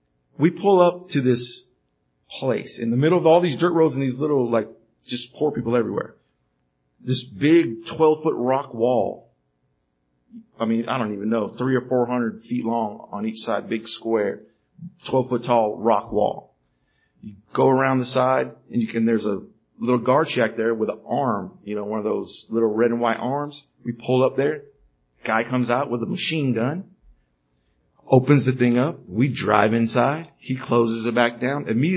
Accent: United States; He was explaining to me that I'm American, so everyone's going to expect me to have money.

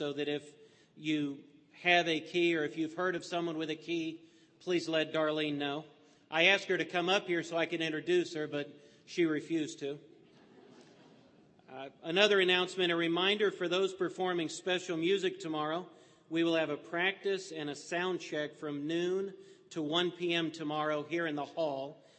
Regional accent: Columbus, Ohio, United States; I'm from Columbus, Ohio.

